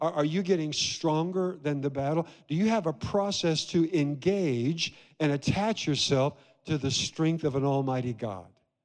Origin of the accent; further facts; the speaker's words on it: Iowa, United States; I grew up in Iowa, a little town below Des Moines, kind of like Mayberry, Andy Griffith.